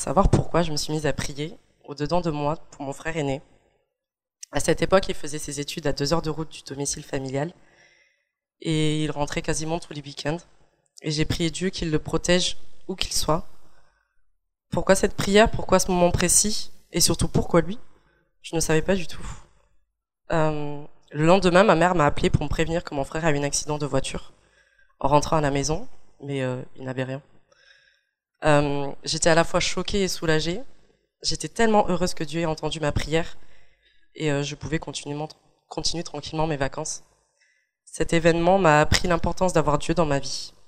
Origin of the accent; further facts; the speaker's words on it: Toulouse, Occitanie, France; j'ai 24 ans et je suis originaire de Toulouse. J'ai deux grands frères et on a grandi dans une famille protestante réformée malgache.